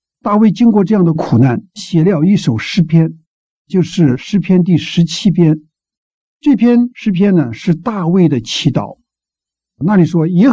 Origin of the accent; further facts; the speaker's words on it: China; 弟兄姐妹，我们中国人不是也是这样吗？